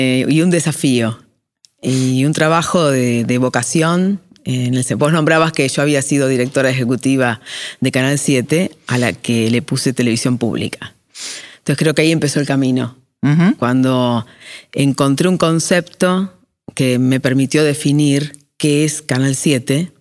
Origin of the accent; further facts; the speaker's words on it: Remedios de Escalada, Buenos Aires Province, Argentina; also born or lived in Lanús / Lomas de Zamora; yo nací en Lanús Este, en el Hospital Evita. Viví muchos años en Remedios de Escalada, después nos mudamos a Lomas de Zamora.